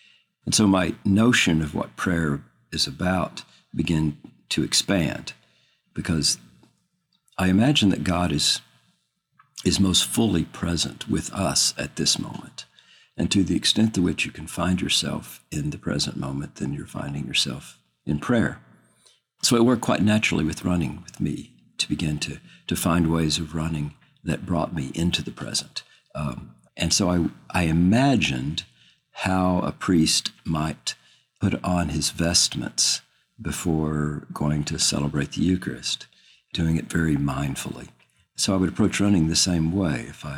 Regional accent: Austin, Texas, United States; I'm 64 years old, and I'm from Austin, Texas.

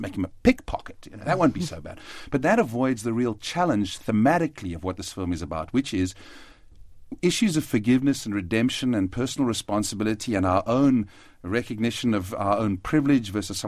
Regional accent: South Africa; it's a very frightening thing sometimes as a South African filmmaker. You feel your film has to be completely definitive because we don't get to make a lot of films, and I think a lot of our directors feel this pressure to somehow be definitive of the whole country

